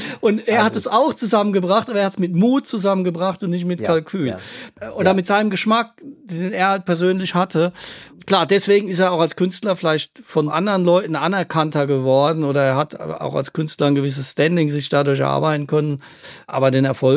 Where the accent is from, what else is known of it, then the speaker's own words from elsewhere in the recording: Baden-Württemberg, Germany; also ich komme ja aus der Mannheim-Umgebung